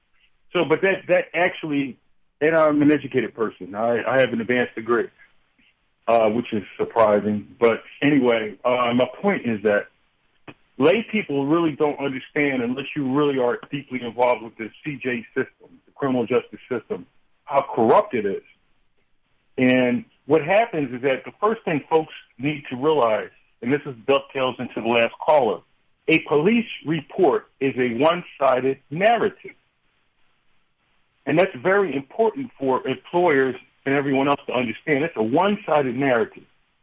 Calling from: South Carolina, United States; also born or lived in Philadelphia area / New York; I'm calling from South Carolina. I've been here for 5 years, and I moved from the Philadelphia area, and I've also lived in New York during my formative years

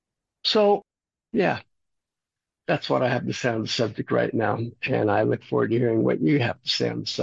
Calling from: San Antonio, Texas, United States; Let's see, I'm coming from San Antonio, Texas, where Dia de los Muertos is a very big thing here in South Texas.

